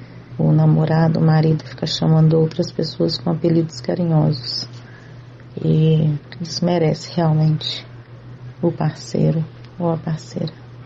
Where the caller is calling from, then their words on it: Vespasiano, Minas Gerais, Brazil; sou de Vespasiano, Minas Gerais, e tenho uma dúvida.